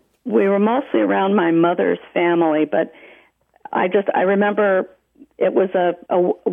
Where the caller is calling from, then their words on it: Terrell, Texas, United States; I'm calling from Terrell, Texas.